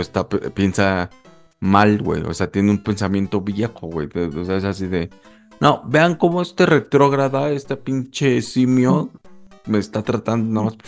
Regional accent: Oaxaca, Mexico; Como crecí, parte, más bien, mi adolescencia fue en Oaxaca

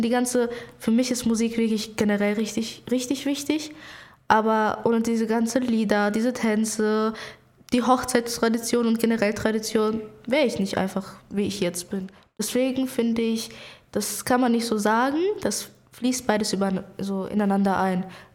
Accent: Bulgaria; für mich ist das wichtig, dass die Person weiß, ich komme aus Bulgarien und bin halt nicht von hier

